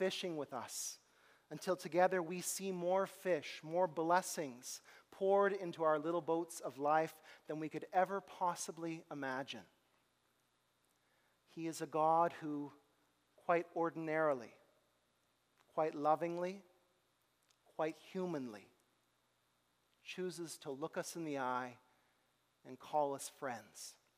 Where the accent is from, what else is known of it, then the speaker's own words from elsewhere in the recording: Canada; that we might learn as the Canadian people to bear with one another